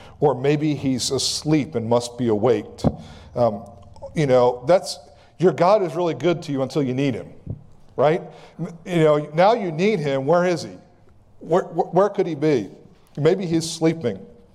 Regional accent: United States; And I'm an American, so they come to me and, hey, buddy, get away from me.

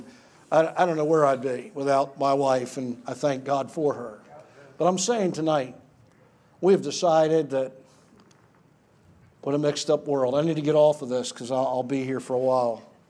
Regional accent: United States; I grew up in America that still had a conscience.

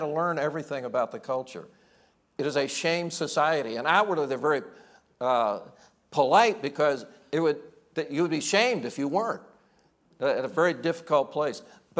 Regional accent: Indiana, United States; Now, as I said, I grew up in Indiana. I grew up in a very, very rural area. It was a coal mining area. Poor farming country.

